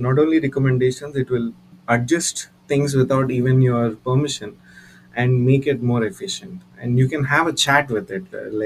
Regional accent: India; English is a second language; moved away as an adult; now in Germany; even though we're coming from India, we don't like so many like people and having seen so many people or even interacting with them on a daily basis. So that's one of the main reasons I moved to Germany.

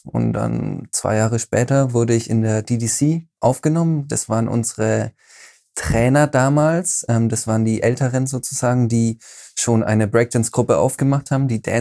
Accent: Schweinfurt, Bavaria, Germany; wir kommen aus Schweinfurt, einer Weltstadt mit 50.000 Einwohnern, Industriestadt.

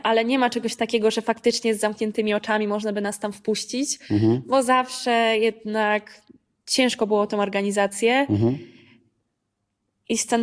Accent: Tricity, Pomeranian Voivodeship, Poland; Ja jestem z Trójmiasta.

